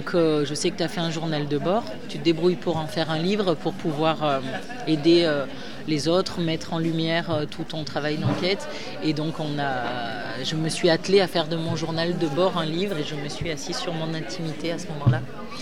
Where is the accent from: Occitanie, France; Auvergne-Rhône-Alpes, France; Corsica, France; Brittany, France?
Auvergne-Rhône-Alpes, France; Solignac-sur-Loire; je suis plus altiligérienne qu'altiligérienne, enfin. Voilà, moi, j'ai grandi à Solignac-sur-Loire, mon papa est du Boucher-Saint-Nicolas et je suis très attachée à ici.